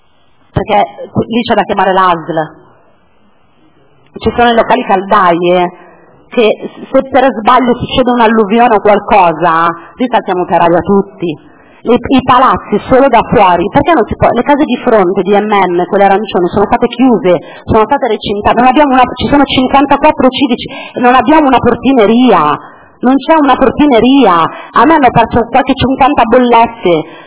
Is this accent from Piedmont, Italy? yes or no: no; Milan, Lombardy, Italy; perché io sono milanese, ripeto, sono 30 anni che abito a Milano, tengo il mio quartiere